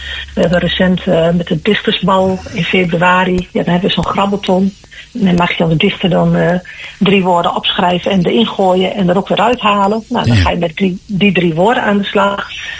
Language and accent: Dutch; Haaksbergen, Overijssel, Netherlands; also born or lived in Velp; Ik ben geboren in Velp. En groeide vanaf mijn 3e levensjaar op in Haaksbergen.